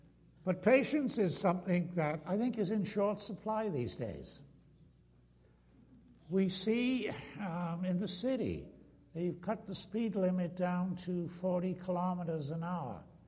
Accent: United Kingdom; was growing up in Britain

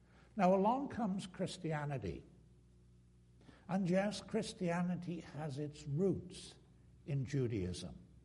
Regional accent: United Kingdom; was growing up in Britain

